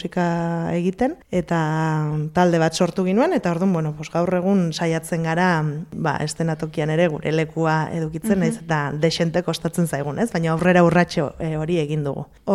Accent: Baztan, Navarre, Spain; also born or lived in Hondarribia; now in Bera, Spain; Hondarribi tarra sortzez, baina baztandarra izatez, erranen dut, eta orai beran bizi naiz.

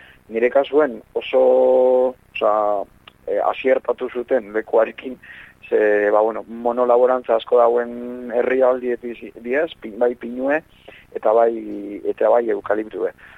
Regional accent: Bermeo, Basque Country, Spain; bizkaitarra naiz, eta bermiotarra, eta gure paisaekin parte, ba, eukaliptue txikitetik gana

